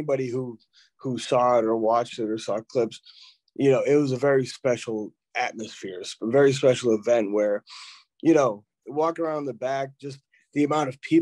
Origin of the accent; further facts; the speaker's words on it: New England, United States; we're all from New England. We're all New England guys.